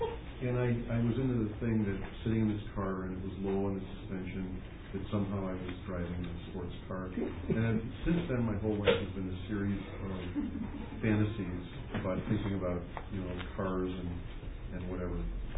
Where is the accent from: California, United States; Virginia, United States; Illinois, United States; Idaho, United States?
California, United States; Los Angeles; My first car, I grew up in Los Angeles.